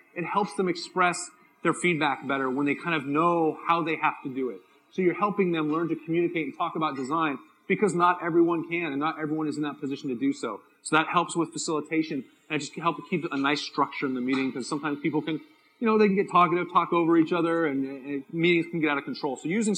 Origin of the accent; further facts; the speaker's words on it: San Diego, California, United States; I'm from San Diego. Maybe do it different here.